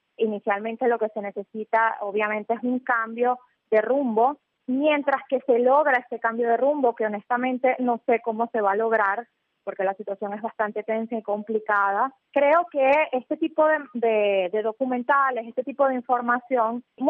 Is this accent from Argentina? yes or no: no; Venezuela; yo como venezolana, que crecí en un país completamente diferente, jamás imaginé que iba a ver.